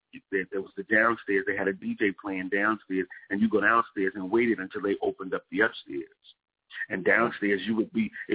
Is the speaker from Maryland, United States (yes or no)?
no; Newark, New Jersey, United States; Well, I was from Newark. I was a young guy.